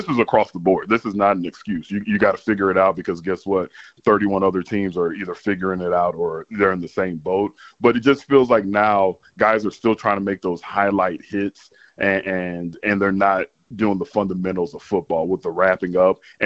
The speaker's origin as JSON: {"language": "English", "town": "San Antonio", "region": "Texas", "country": "United States", "said": "So just make sure they know I'm really from San Antonio, Texas."}